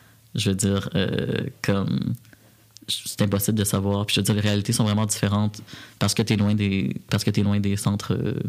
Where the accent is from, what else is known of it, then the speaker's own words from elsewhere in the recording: Repentigny, Quebec, Canada; moi, j'ai grandi à Repentigny, là, en petite banlieue. Fait que comme, j'avais une réalité quand même proche de Montréal. J'ai pas grandi en région, rien que ça.